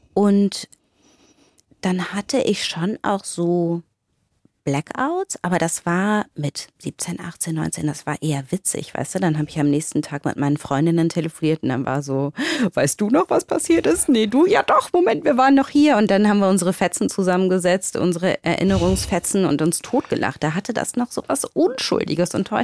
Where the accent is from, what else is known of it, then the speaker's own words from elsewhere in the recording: Wuppertal, North Rhine-Westphalia, Germany; Also in Wuppertal.